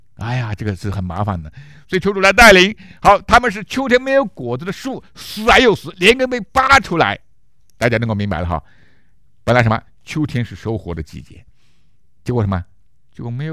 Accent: China; 原来说我理解的跟我们大陆人去还就不一样

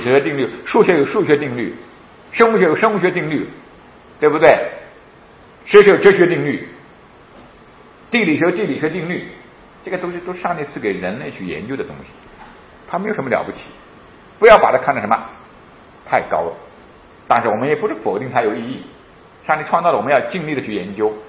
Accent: China; 还有我们中国人有很多节气

